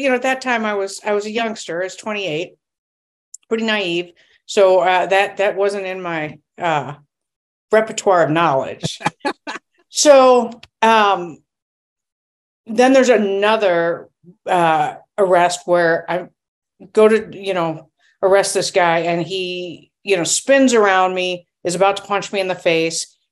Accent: California, United States; now in Minnesota, United States; originally from California, I went to college in Rhode Island.

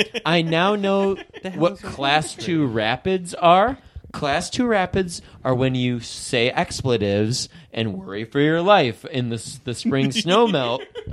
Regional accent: Old Forge, New York, United States; from my hometown of Old Forge, New York, and it goes through the Adirondacks.

